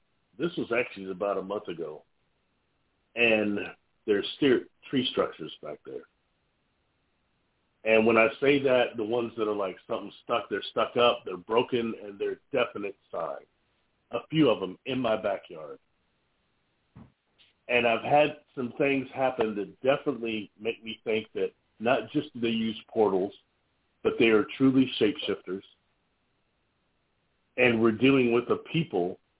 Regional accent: Midwest, United States; I said, look, I'm from the Midwest.

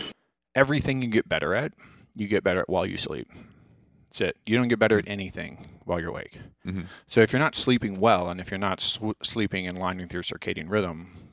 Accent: Midwest, United States; So I can make fun of people in the Midwest because I'm from the Midwest. Kind of the South Midwest.

